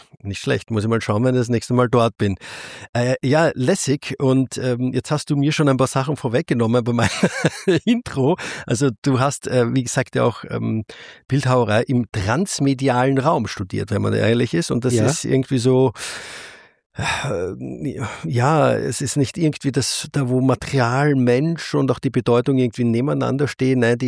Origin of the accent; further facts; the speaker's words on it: Austria; now in Berlin, Germany; Das darf ich als Österreicher sagen.